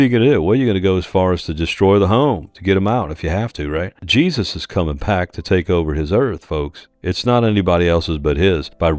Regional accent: New Orleans, Louisiana, United States; You know, I was born and raised in New Orleans. That's all they do is celebrate down there, man.

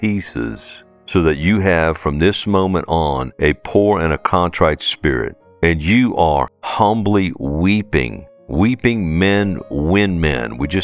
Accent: New Orleans, Louisiana, United States; accent: New Orleans; I grew up in New Orleans.

